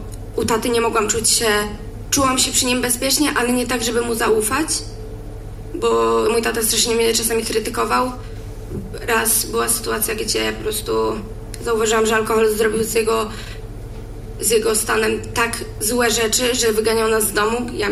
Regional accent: Olsztyn, Warmian-Masurian Voivodeship, Poland; also born or lived in Szczytno; Urodziłam się w Olsztynie. W sumie w Szczytnie, ale zamieszkałam w Olsztynie. Kiedy miałam 3 lata, zostałam zaadoptowana przez moich teraz rodziców.

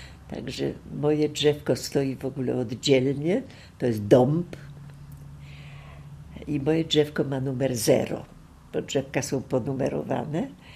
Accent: Łódź, Łódź Voivodeship, Poland; do Łodzi nie ma co wracać, do mojego rodzinnego miasta. Nikogo z mojej rodziny już tam nie ma.

